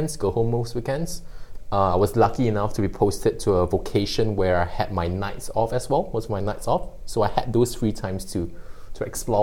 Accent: Singapore; moved away as an adult; I was born in Singapore, grew up in Singapore.

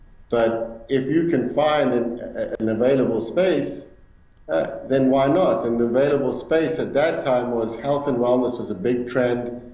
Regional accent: South Africa; now in Minneapolis, United States; I'm South African, living in Minneapolis. I've lived here for 9 years

